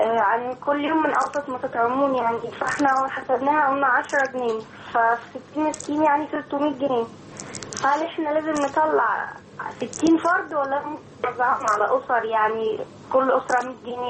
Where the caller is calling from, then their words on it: Alexandria, Alexandria Governorate, Egypt; من اسكندرية.